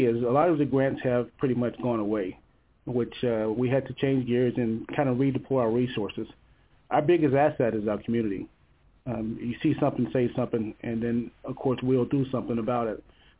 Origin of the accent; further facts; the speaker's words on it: Tampa, Florida, United States; Like you said, I grew up in Tampa, so I've seen the good, the bad, and the ugly